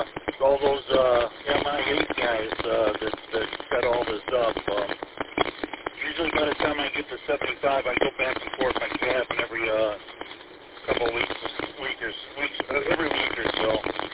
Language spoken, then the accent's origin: English; Westland, Michigan, United States; Westland, believe it or not, is my hometown. Grew up right on Vassal Street.